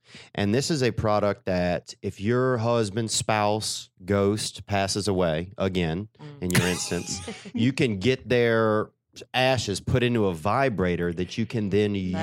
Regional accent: Covington, Louisiana, United States; From Covington, Louisiana. It's like north of New Orleans across Lake Pontchartrain.

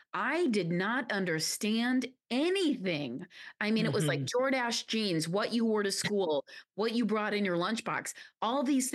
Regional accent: Guyana; also born or lived in Pakistan; So I grew up in Guyana in South America and then in Pakistan.

